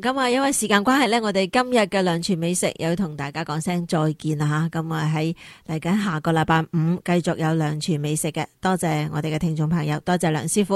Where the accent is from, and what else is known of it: Guangdong, China